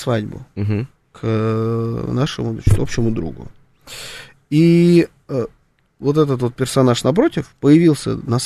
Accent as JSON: {"language": "Russian", "region": "Dagestan", "country": "Russia", "said": "Потому что я из Дагестана, у нас там море."}